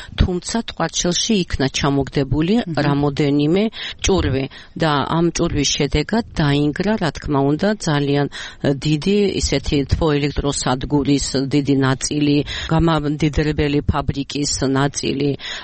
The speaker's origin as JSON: {"language": "Georgian", "region": "Abkhazia", "country": "Georgia", "tie": "born or raised there", "said": "ჩემს მშობლიურ ქალაქს, იმიტომ რომ თავად მე იმ ქალაქში დავიბადე, იმ ქალაქში მე გავიზარდე და ომის პერიოდიც და ყოფნაც ომის პერიოდშიც იქ მომიწია."}